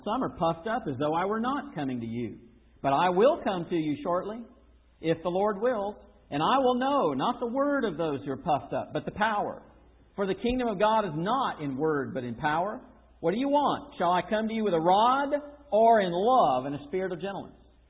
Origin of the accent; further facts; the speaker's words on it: Florida, United States; who happens also to be from my hometown in Florida